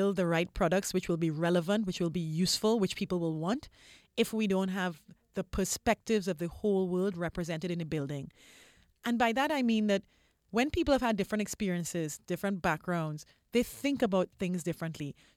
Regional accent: Trinidad & Tobago; I come from Trinidad

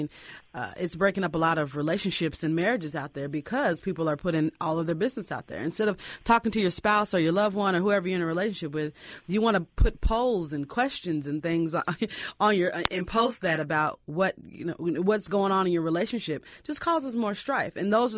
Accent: Louisville, Kentucky, United States; moved away; You know, I'm from Louisville, Kentucky. I've only lived here for 3 years. You know, no one else is here. All of my family is in Kentucky.

